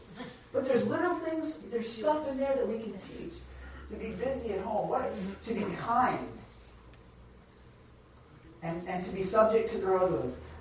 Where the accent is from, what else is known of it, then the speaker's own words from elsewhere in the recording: New Jersey, United States; Well, I'm just from Jersey. That's just how we talk.